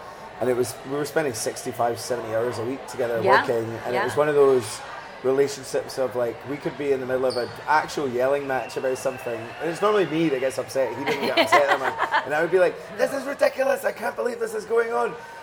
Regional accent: Scotland, United Kingdom; I am indeed

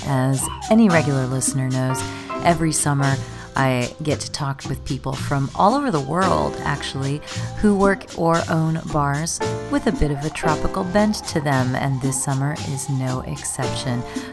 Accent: San Diego, California, United States; Recently, I got to go to my hometown of San Diego and have a seat in the very vibrant and popular brand new Mothership.

